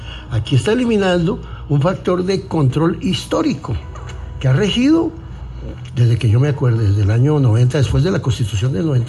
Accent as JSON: {"language": "Spanish", "town": "Zipaquirá", "region": "Cundinamarca", "country": "Colombia", "tie": "born or raised there", "said": "Yo fui alcalde del 2001 al 2003 en mi ciudad natal, en Zipaquirá, y ya existía."}